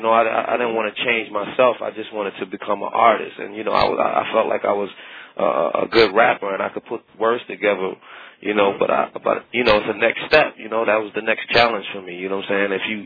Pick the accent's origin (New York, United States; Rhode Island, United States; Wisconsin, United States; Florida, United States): New York, United States; Brooklyn; Like, I came up, I'm from Brooklyn, so I came up under, you know … even, you know